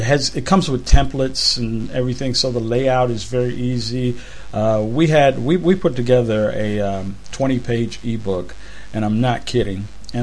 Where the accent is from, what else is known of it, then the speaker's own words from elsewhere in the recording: United States; Now she's in America, back in my home country.